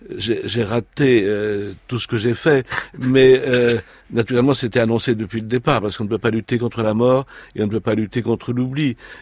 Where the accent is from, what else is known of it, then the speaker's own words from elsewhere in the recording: Paris, Île-de-France, France; born there; Moi, je suis né en 44 à Paris